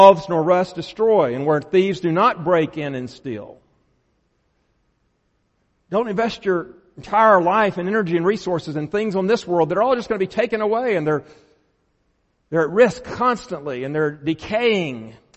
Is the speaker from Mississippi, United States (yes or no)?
yes; Mississippi, United States; I'm from Mississippi, okay? And we suffered oppression from this team in Tuscaloosa for decades.